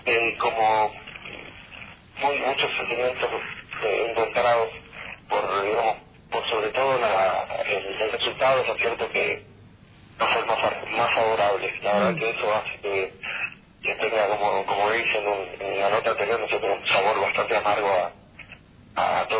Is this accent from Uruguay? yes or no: yes; Uruguay; Sí, soy de Uruguay.